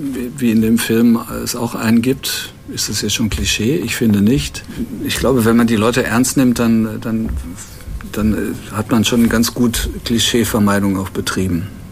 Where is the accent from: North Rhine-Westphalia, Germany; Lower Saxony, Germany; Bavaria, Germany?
North Rhine-Westphalia, Germany; das Ruhrgebiet als meine Heimat ist mir einfach näher als Rom.